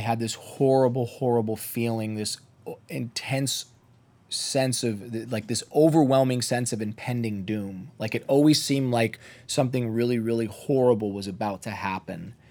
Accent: Toledo, Ohio, United States; Yeah, I grew up in a little town in Ohio, a little farm town called Toledo. And both of my parents were immigrants to this country.

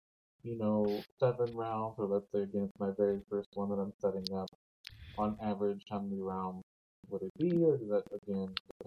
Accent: Houston, Texas, United States; I'm gonna be a little biased since I'm from Houston

